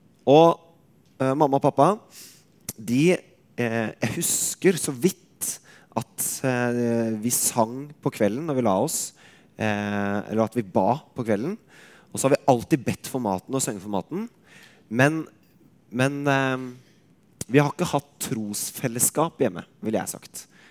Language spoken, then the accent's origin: Norwegian; Innlandet, Norway; Jeg har vokst opp trygt og godt hjemme i Østerdalen og i Rungdal med to kristne gode foreldre og en haug med søsken